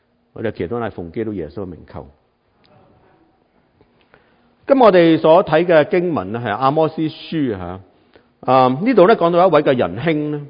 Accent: China; now in Canada; 所有基督徒，我哋身为中国人有阵时更加唔容易啦，

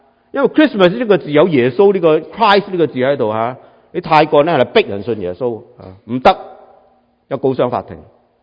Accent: China; now in Canada; 所有基督徒，我哋身为中国人有阵时更加唔容易啦，

